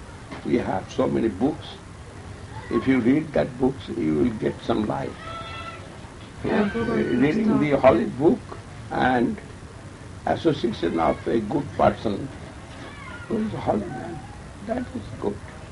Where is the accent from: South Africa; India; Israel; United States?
India; English is a second language; moved away; I come out first from India, 1992. And within this period, 10 times I come out from India.